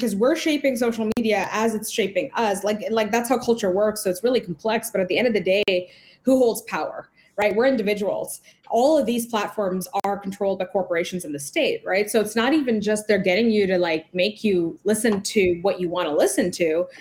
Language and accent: English; India; born there; I was born in the global South. So I was born in India, but the communities I come from are two very different communities. My dad is Afro-Indian Hindu and my mom's like a South Asian minority Muslim.